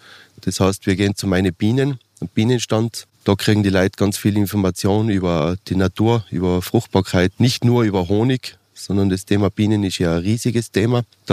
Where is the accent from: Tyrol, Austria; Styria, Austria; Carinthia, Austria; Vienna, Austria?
Tyrol, Austria; mit unserer Historie als Tiroler oder überhaupt als Alpenbewohner